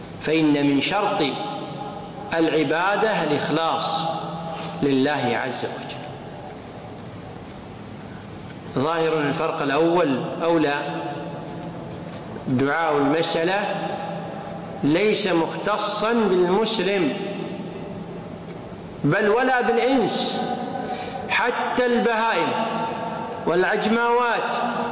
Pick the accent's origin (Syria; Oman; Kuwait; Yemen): Kuwait; لا سيما في عندنا في الكويت، يقولون اللي ما يعرفك ما يثمنك.